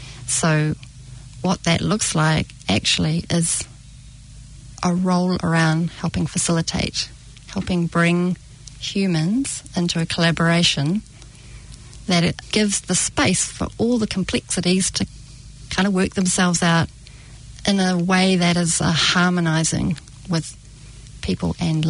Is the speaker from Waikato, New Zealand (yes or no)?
no; Stratford, Taranaki, New Zealand; I was brought up with in Stratford, which was a little town, very busy little town, and outlying farms.